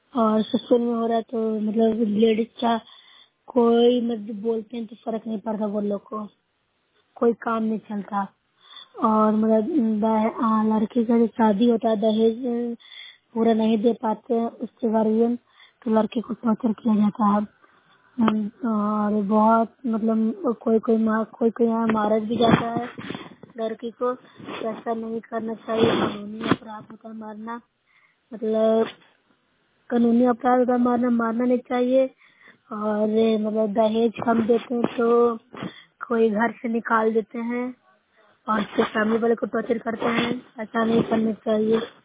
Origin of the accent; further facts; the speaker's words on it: Nursarai, Bihar, India; मैं नूरछड़ा प्रखंड से हूँ, जिला नालंदा की निवासी हूँ।